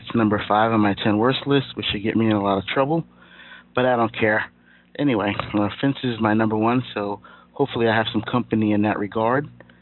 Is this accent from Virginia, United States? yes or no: no; New Jersey, United States; Jim Jarmusch's love letter to my home state of New Jersey